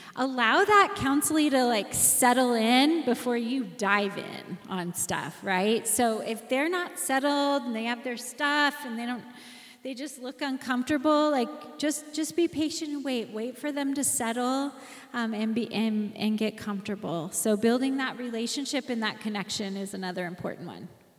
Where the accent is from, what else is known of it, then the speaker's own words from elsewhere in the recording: Oregon, United States; So I'm an Oregonian, but she's a Wyoming knight.